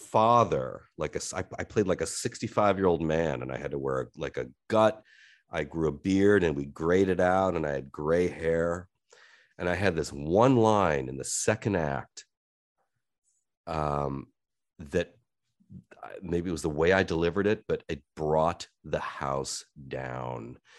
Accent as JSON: {"language": "English", "town": "Cleveland", "region": "Ohio", "country": "United States", "tie": "born or raised there", "said": "I grew up in Cleveland and I went to college in Boston, and that was, you know, it was a new environment."}